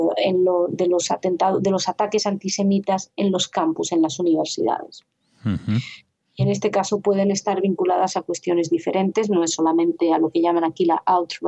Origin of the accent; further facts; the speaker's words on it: Madrid, Community of Madrid, Spain; moved away as an adult; cuando llegué aquí, yo vengo de Madrid, cuando llegué aquí hace 6 años, 5 años